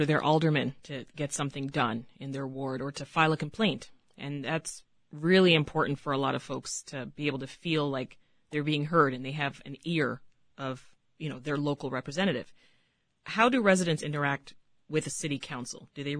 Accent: Toronto, Ontario, Canada; tomorrow we go international for solutions and check in on my hometown, and that's Toronto, Canada.

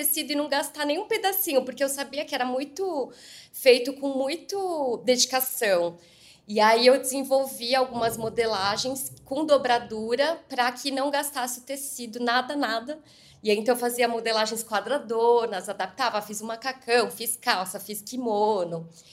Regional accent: São Paulo, Brazil; born there; E aí eu nasci aqui em São Paulo mesmo, eu nasci no bairro do Pari, e então sou filha de pessoas que sempre trabalharam na confecção

